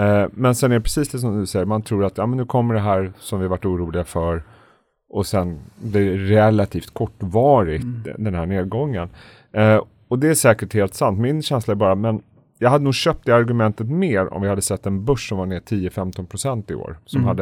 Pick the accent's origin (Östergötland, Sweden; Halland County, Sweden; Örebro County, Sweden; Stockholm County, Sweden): Stockholm County, Sweden; Stockholm; Jag är ju stockholmare, men mitt hjärta är i Skåne.